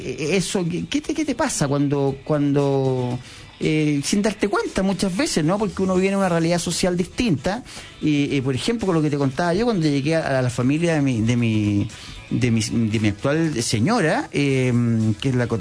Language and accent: Spanish; Chile; hablamos mal como chilenos